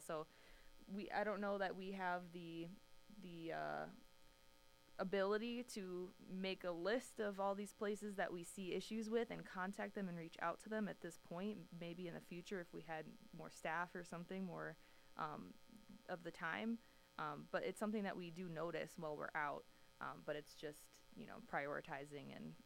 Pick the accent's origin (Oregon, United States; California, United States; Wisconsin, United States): Wisconsin, United States; Sturtevant; because I'm from Sturtevant and I went to RUSD. Like, I've stayed kind of east of the interstate much of my life